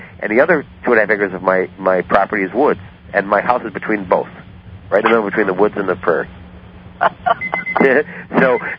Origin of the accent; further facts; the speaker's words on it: Chicago, Illinois, United States; And I'm from Chicago, and I can deal with the winter here